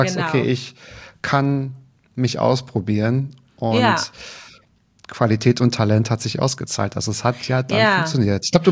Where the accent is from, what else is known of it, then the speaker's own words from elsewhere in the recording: Berlin, Germany; Nein, ich komme aus Berlin.